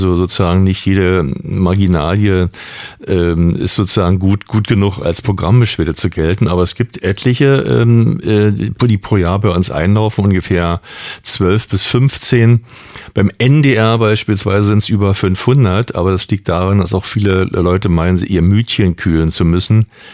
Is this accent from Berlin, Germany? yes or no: yes; Berlin, Germany; Also ich bin geborener Westberliner, wobei ich immer Berliner war und bin und mich nie mit diesem West-Ost habe abfinden können.